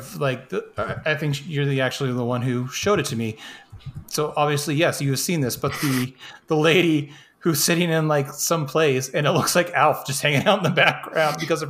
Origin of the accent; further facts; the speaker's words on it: Ireland; I'm Irish. We don't get rid of grudges or anger very easily.